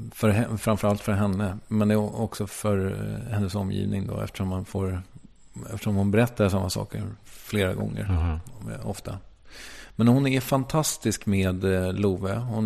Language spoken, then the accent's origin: Swedish; Stockholm County, Sweden; accent: Stockholm; now in Malmö, Sweden; när jag flyttade till Malmö så började jag prata så jävla utpräglad stockholmska.